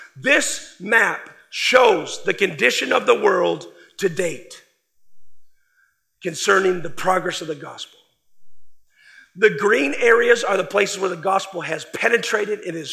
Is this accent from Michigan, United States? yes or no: yes; Michigan, United States; I'm from Michigan.